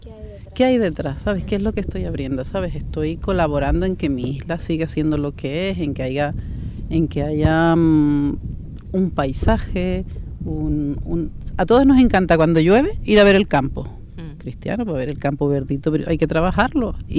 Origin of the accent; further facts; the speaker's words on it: Canary Islands, Spain; siendo majorera